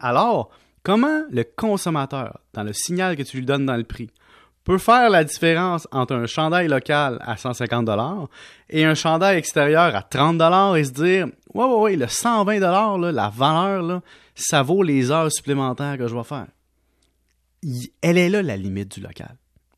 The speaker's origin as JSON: {"language": "French", "region": "Quebec", "country": "Canada", "said": "mais je peux pas habiller ma famille en tant que Québécois moyen."}